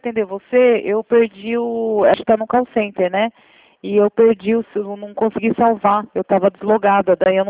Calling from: Sorocaba, São Paulo, Brazil; falando de Sorocaba. É 100

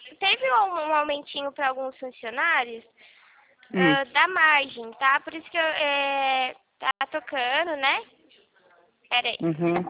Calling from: Rio Claro, São Paulo, Brazil; Eu falo de Rio Claro, São Paulo. Eu falo do interior de São Paulo

